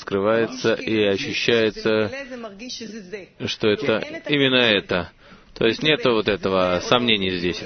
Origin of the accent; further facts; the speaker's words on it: Australia; я из Австралии. Я не из группы Сидней или Мельбурна, я из виртуальной группы.